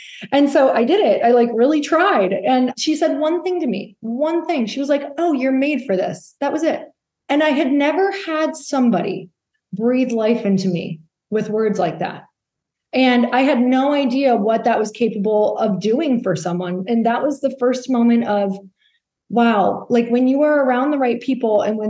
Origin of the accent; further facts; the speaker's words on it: Midwest, United States; You guys, I'm from the Midwest. I really didn't travel. I didn't even know what East Coast people were like.